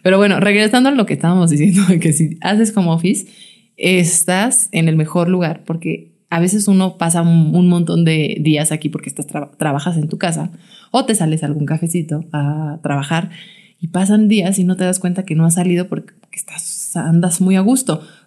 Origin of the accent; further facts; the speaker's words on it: Mexico City, Mexico; Que nosotros venimos de Ciudad de México